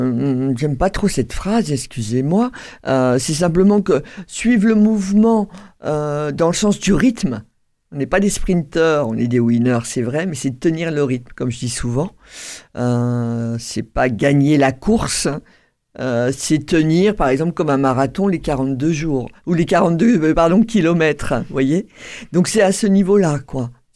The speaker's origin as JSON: {"language": "French", "region": "northern France", "country": "France", "lives_now": "Toulouse, France", "said": "C'est-à-dire, femme du Nord, on va dire ça comme ça, qui arrivait dans le Sud-Ouest"}